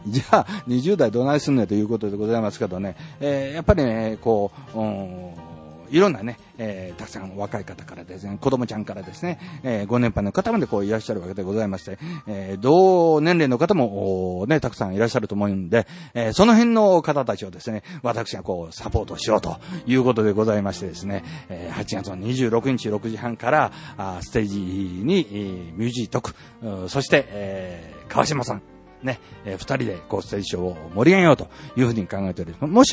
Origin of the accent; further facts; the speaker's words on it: Eigenji, Shiga, Japan; 私の地元ですね、永源寺のですね山上町というところなんですけどもですね